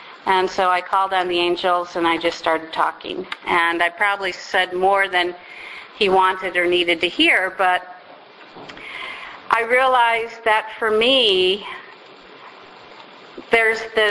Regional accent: Buffalo, New York, United States; as a child I grew up outside of Buffalo, New York, near Niagara Falls.

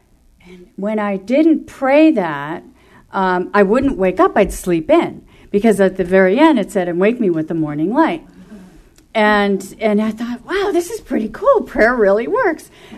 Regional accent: Ho-Ho-Kus, New Jersey, United States; And I was born and raised in New Jersey, northern New Jersey, Hohokus, New Jersey, where the Lenni Lenape Indians were.

